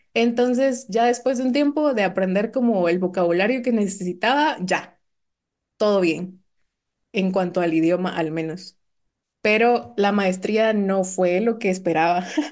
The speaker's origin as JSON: {"language": "Spanish", "country": "Guatemala", "said": "vengo de Guatemala"}